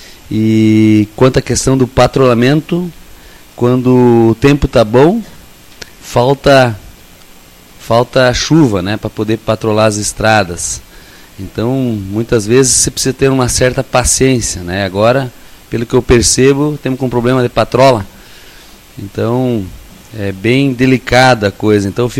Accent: Brazil; eu sou nascido e criado aqui na Unicão do Espraiado

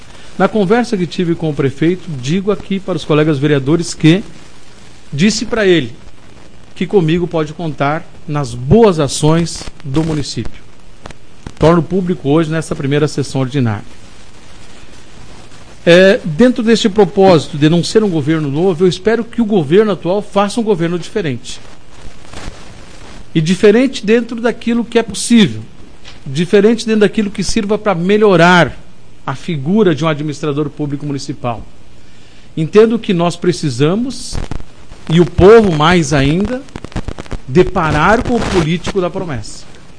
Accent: Brazil; born there; Dizer que a Vila Laura, onde nasci, vai ter mais atenção deste vereador.

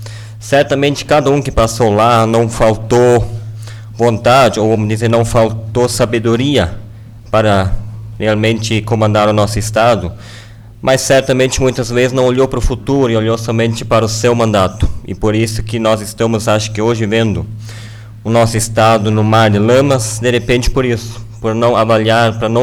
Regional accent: Rio Grande do Sul, Brazil; nós somos gaúcho com orgulho.

